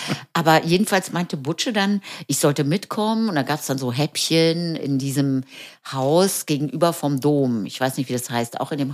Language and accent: German; Berlin, Germany; now in Trier, Germany; ich bin jetzt aus Berlin hier in Trier